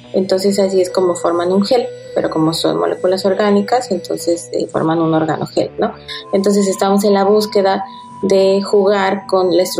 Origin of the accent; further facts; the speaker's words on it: Puebla, Mexico; yo soy de Puebla, viví en Puebla